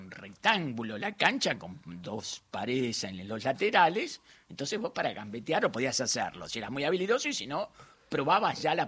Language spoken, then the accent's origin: Spanish; Buenos Aires, Argentina; Los que nacimos ahí en Parque Patricio, yo concretamente en Patagones y Monteagudo, frente al parque, íbamos al Bernasconi.